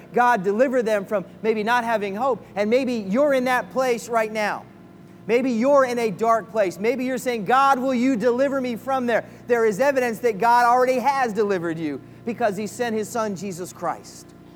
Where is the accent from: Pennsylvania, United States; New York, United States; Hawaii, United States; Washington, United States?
Pennsylvania, United States; Philadelphia; I'm a Philly guy. I'm from Philly.